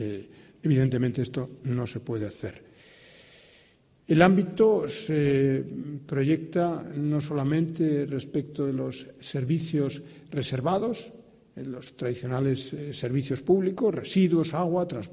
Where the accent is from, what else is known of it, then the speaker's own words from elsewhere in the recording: Castile and León, Spain; Yo vengo de un municipio de Valladolid que creo que tiene una buena capacidad de gestión directa de algunos servicios.